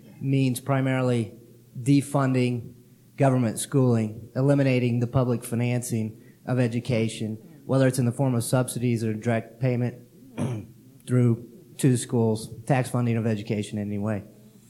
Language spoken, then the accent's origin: English; Roswell, Georgia, United States; I'm sorry, I'm … from Roswell, Georgia.